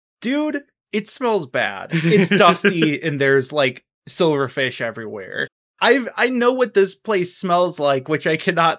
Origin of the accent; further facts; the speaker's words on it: Midwest, United States; I think my main thing with Colorado is that we are from the Midwest.